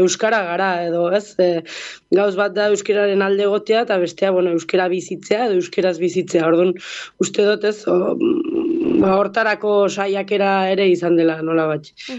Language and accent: Basque; Leitza, Navarre, Spain; ba aurten Leitzetik gure herritik ez da pasat